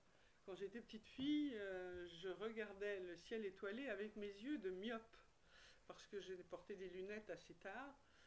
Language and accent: French; Bourgogne-Franche-Comté, France; J'ai toujours dit, je suis terrienne, je suis européenne, je suis française et je suis bourguignonne.